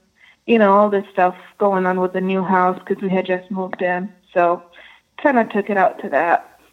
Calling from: Rhode Island, United States; I'm calling from Rhode Island.

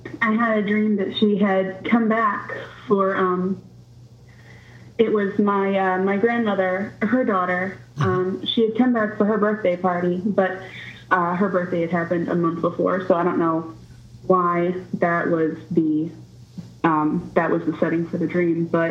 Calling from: Louisville, Kentucky, United States; I'm calling from Louisville, Kentucky.

